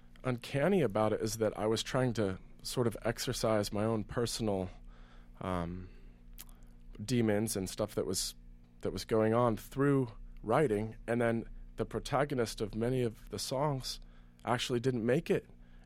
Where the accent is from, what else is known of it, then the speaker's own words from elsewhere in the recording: California, United States; I'm from Northern California